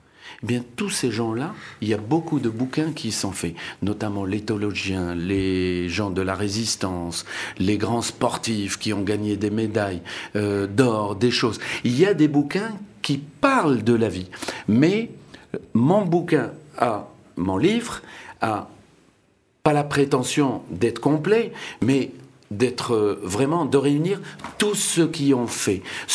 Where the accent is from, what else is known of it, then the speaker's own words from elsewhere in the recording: Morocco; Bien sûr, on a eu des choses en tant que Marocain que je ne peux pas accepter.